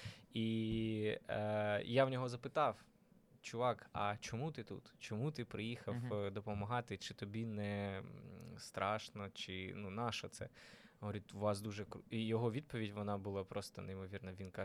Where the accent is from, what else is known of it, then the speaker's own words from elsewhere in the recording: Mykolaiv, Mykolaiv Oblast, Ukraine; він з Техасу, я з Миколаєвим